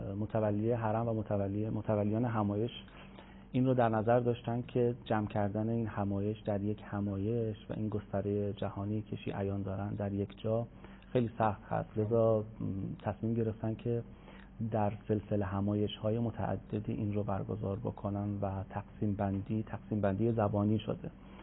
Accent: Qom, Iran; Persian is a second language; also born or lived in Iraq; متولد عراق هستم. بزرگ شده ایران.

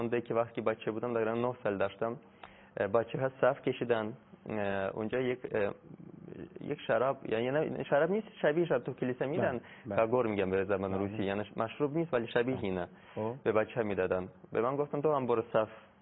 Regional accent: Moscow, Russia; من تو مسکو بزرگ شدم بین مسیحیت و مادر بزرگ مسیحی بود، مادر مادرم.

